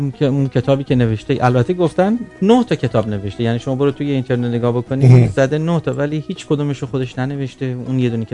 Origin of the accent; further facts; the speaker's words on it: Iran; now in Canada; ایرانی هستیم و تو خاورمیانه بزرگ شدیم